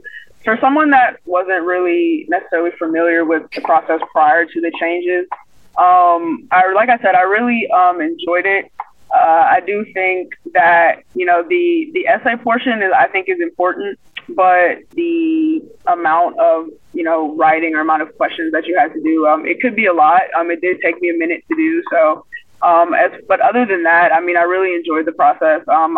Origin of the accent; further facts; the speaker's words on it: Lafayette, Louisiana, United States; I'm studying business management, and I'm from Lafayette, Louisiana.